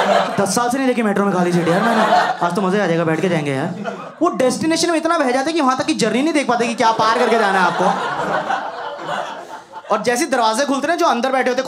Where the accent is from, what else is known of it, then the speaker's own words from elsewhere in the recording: Delhi, India; इतना तो कर लेते हैं हम दिल्ली वाले हैं